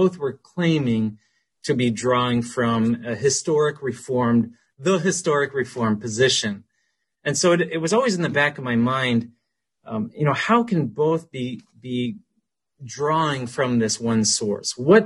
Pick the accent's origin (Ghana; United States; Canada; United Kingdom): Canada; Ontario; So as I said, I grew up in Canada, Ontario.